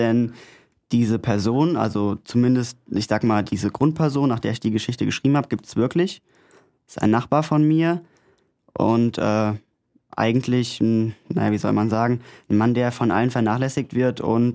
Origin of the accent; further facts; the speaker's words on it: Rinderbügen, Hesse, Germany; Ich komme aus Rinderbügen. Das sagt jetzt wahrscheinlich niemandem was. Das liegt bei Büdingen und ja, schönes Städtchen.